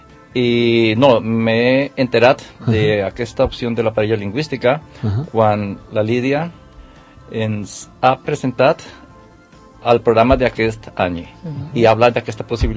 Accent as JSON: {"language": "Catalan", "country": "Colombia", "second_language": "Catalan", "moved": "yes", "lives_now": "Sant Cugat, Spain", "said": "Jo sóc de Colòmbia."}